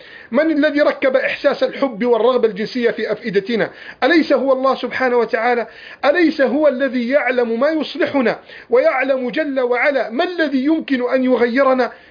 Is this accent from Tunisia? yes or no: no; Egypt